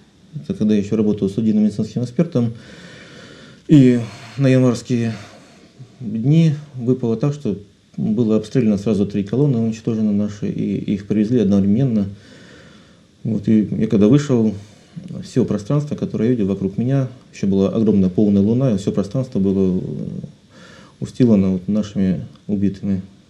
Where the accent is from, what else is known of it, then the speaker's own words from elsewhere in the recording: Rostov-on-Don, Rostov Oblast, Russia; мы поехали в Ростов-на-Дону, мой родной город.